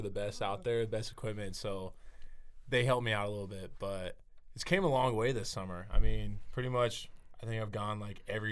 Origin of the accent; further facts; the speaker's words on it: Nebraska, United States; growing up in Nebraska, I mean, it's just kind of like a dream come true.